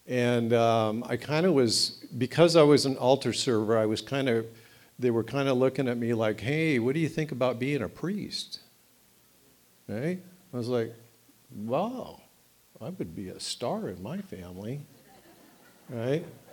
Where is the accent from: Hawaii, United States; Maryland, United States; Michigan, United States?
Hawaii, United States; born there; I was born in Hawaii. My claim to fame, I always like to tell people, I was born in Hawaii.